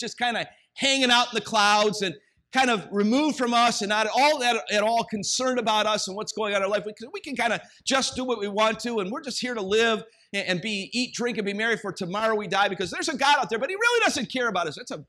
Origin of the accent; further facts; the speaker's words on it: Ohio, United States; now in Los Angeles, United States; And you know, when I was a kid growing up in Ohio, I thought to myself, who would want to live in Los Angeles, or who would want to live in California?